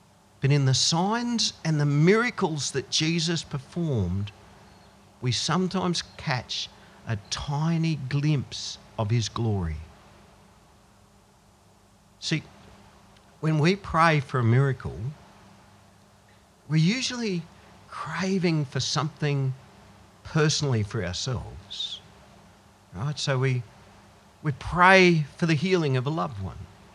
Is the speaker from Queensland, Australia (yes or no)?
yes; Goondiwindi, Queensland, Australia; I grew up in Gundawindi. We lived in Dalby. Now we live out here. None of those places even have a hill.